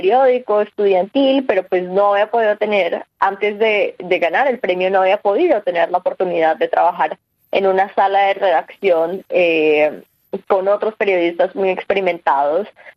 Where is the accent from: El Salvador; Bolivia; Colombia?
Colombia; Bogotá; Soy de Bogotá, Colombia.